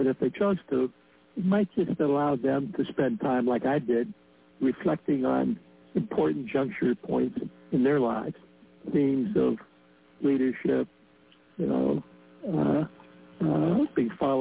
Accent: Midwest, United States; You know, I grew up in the Midwest. My parents came from relatively humble backgrounds.

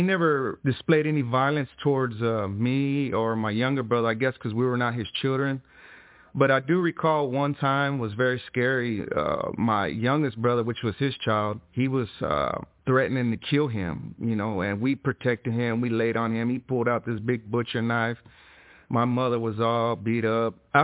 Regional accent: Fort Worth, Texas, United States; I was born in 77 in Fort Worth, Texas, to a young mother, 16 years old. My father was 18 years old. I was raised by my grandparents off and on.

